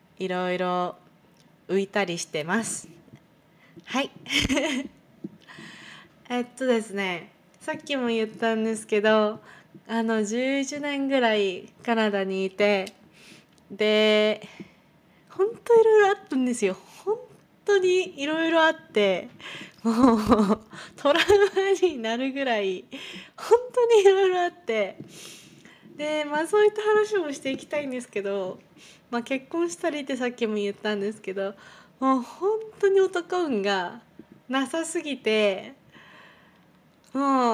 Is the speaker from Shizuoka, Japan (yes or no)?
no; Kanagawa, Japan; 日本で生まれ育ってるんですけど、私関東の神奈川県出身なんですけど